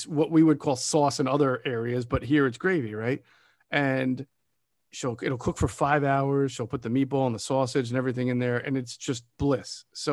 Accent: Queens, New York, United States; born there; I was born in Queens.

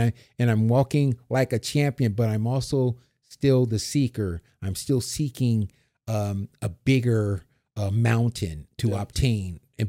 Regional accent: San Diego, California, United States; also born or lived in Washington; So I'm from San Diego and I live in San Diego, but also I've lived in other spots throughout

